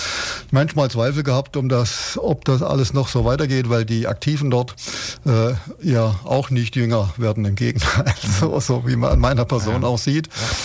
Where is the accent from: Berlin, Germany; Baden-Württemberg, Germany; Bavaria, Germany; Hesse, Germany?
Baden-Württemberg, Germany; Ulm; In meiner Kindheit in Ulm war es so, dass für uns das Wasserkraftwerk in Böfingen unter das war, wo wir wussten, da kommt unser Strom her.